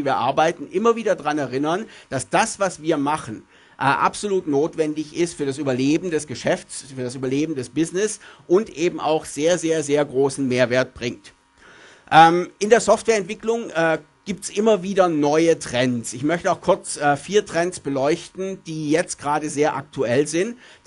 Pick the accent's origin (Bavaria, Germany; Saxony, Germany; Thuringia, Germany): Bavaria, Germany; Munich; Ich komme aus München, bin also in Deutschland angestellt